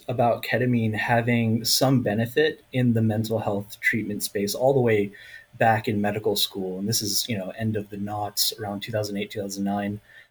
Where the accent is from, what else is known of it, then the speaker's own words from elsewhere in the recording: Florida, United States; also born or lived in Pakistan; I was born in Pakistan, but I grew up in Florida, where I developed a deep love for soccer and hip hop.